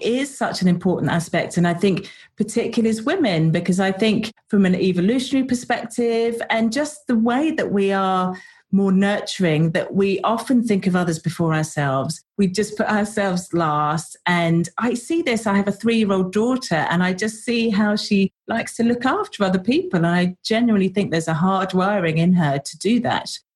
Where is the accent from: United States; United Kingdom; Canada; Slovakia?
United Kingdom; I grew up just outside of London and it's in a fairly rural area next door to a farm.